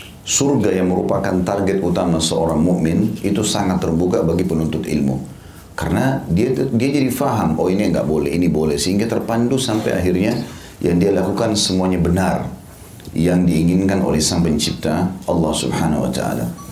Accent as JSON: {"language": "Indonesian", "country": "Indonesia", "tie": "born there", "said": "Saya lahir di Indonesia, inilah tempat terbaik buat saya."}